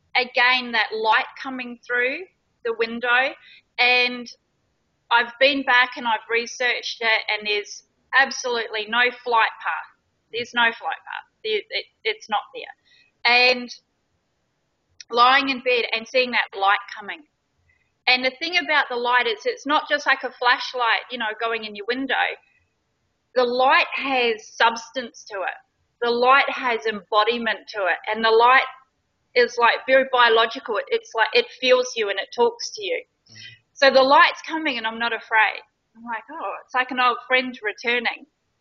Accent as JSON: {"language": "English", "town": "Blenheim", "region": "Marlborough", "country": "New Zealand", "said": "I'm originally from New Zealand, Blenheim, South Island."}